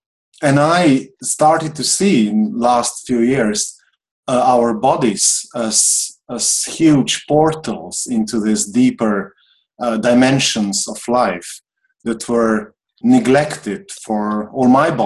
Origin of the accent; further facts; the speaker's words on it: Slovenia; English is a second language; I'm from Slovenia